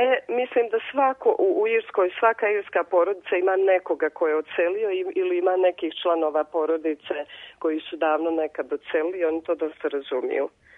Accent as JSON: {"language": "Serbian", "country": "Croatia", "also_born_or_lived": "Serbia", "moved": "yes", "said": "mi smo izbjeglice iz Republike Srpske Krajine, živjeli smo u Srbiji 5-6 godina i onda smo odlučili da pokušamo da odemo u tuđu zemlju."}